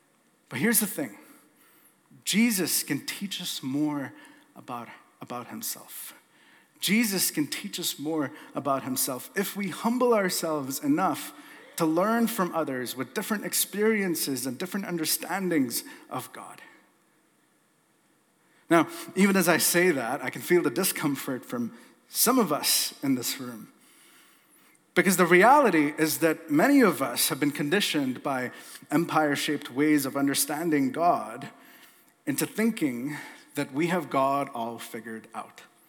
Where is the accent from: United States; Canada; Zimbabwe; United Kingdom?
Canada; I wonder if there's a lesson for us here as Canadian Christians today.